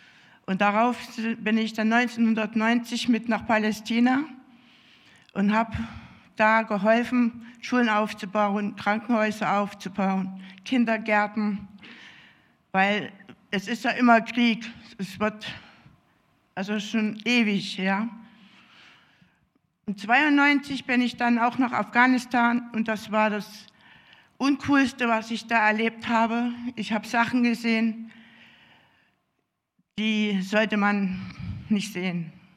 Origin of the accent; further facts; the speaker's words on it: Marienberg, Saxony, Germany; komme auch aus Marienberg. Ich bin 51, auch wenn ich nicht so aussehe. Ich bin in der DDR-Zeit aufgewachsen.